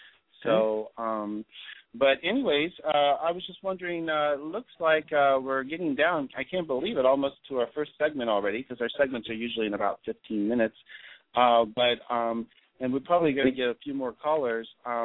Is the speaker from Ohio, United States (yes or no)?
yes; Ohio, United States; now in California, United States; I grew up in Ohio, like I said, I think before in a previous show, and I was used to, you know, like 25 below zero weather and ice and snow and all that. And I've lived in California now for 20 years.